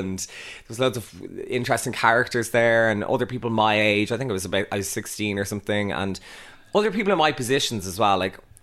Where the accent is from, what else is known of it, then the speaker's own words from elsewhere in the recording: Churchtown, Leinster, Ireland; I'm from Churchtown.